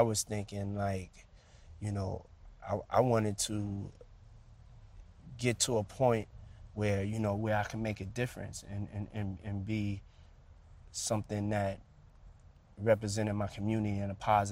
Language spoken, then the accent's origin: English; Harlem, New York, United States; yeah, I was raised in Harlem. My father was killed when I was 2, almost 3 years old.